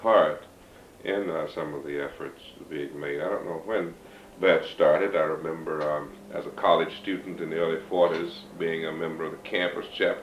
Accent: Mississippi, United States; growing up in Mississippi automatically involves one in the civil rights effort, one way or the other.

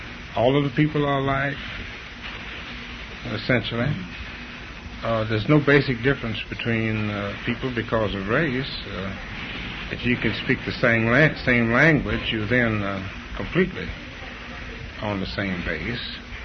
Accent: Atlanta, Georgia, United States; And as a kid, I grew up in Atlanta.

